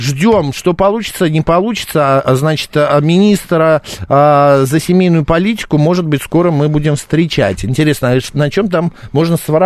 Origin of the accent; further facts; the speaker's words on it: Russia; born there; now in Moscow, Russia; спасибо тебе большое, что я родился в России, что живу в Москве